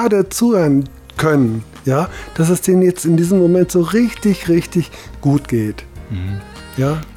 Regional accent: Gerlingen, Baden-Württemberg, Germany; Wir kommen aus Gerlingen. Ist in der Nähe von Stuttgart.

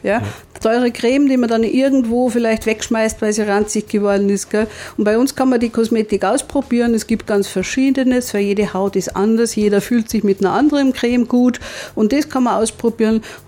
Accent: Baden, Lower Austria, Austria; Ich komme aus Baden.

